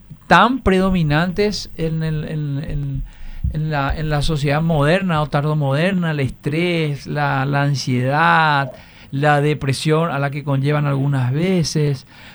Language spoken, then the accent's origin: Spanish; Paraguay; nosotros como Estado paraguayo tenemos todavía muchos pendientes